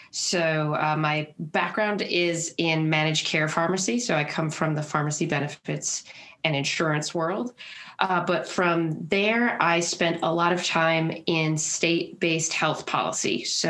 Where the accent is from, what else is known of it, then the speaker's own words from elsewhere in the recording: Minnesota, United States; But I also stay very active in my home state here of Minnesota.